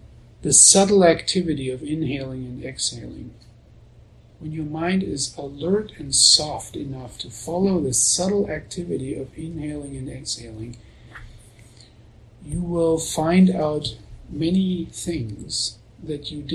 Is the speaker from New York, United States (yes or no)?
no; Colorado, United States; You live in Texas. I come from Colorado. It's like air is dry and it's not so hot.